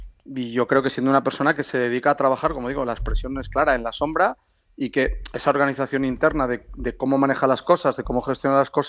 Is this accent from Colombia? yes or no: no; Valencia, Valencian Community, Spain; yo por ejemplo soy de Valencia